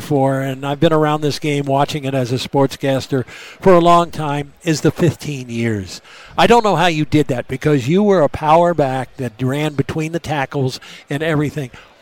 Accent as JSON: {"language": "English", "town": "Washington", "region": "District of Columbia", "country": "United States", "tie": "born there", "said": "You know, I was born in Washington, D.C., but moved around the country. My dad was in the military and everything."}